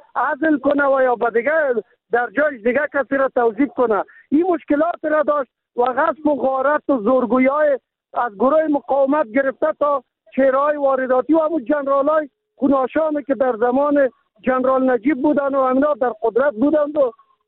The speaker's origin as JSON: {"language": "Persian", "region": "Kabul", "country": "Afghanistan", "said": "ما چون از کابل هستیم"}